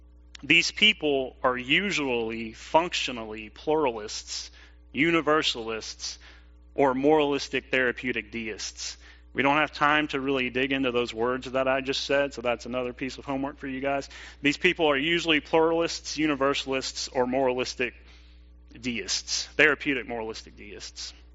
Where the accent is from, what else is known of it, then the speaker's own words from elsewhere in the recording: Opelika, Alabama, United States; Back when I was growing up in Opelika, Alabama, as a kid, as a teenager, it seemed like everybody around me was already a Christian.